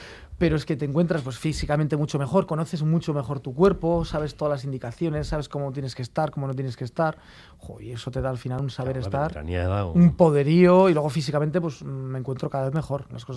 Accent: Lemoa, Basque Country, Spain; es de mi pueblo, de Lemona concretamente

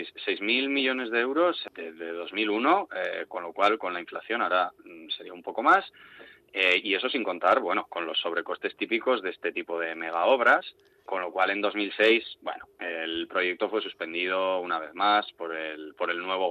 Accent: Portugalete, Basque Country, Spain; Sí, claro, sí. Yo soy de Portu.

